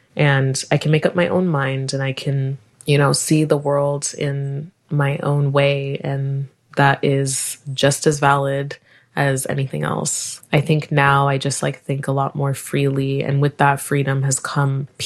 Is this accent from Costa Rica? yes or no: no; Montreal, Quebec, Canada; also born or lived in Nigeria; I was born in Nigeria, but I grew up in Montreal, and there was like a small Montreal Nigerian community